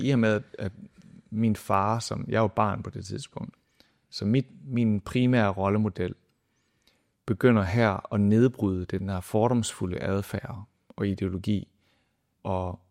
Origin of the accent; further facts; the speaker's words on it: Esbjerg, Region of Southern Denmark, Denmark; also born or lived in Hjerting; vi voksede op i Esbjerg, og min far var ligesom præst der, men så flytter vi til Syd- og Sønderjylland, ned til Hjerting, en lille by uden for en anden lille by, det hedder Røding.